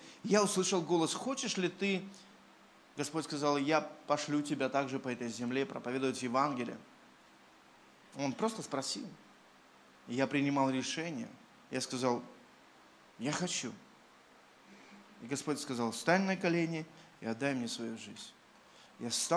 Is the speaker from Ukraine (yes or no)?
yes; Odesa, Odesa Oblast, Ukraine; Улыбайтесь, я из Одессы приехал.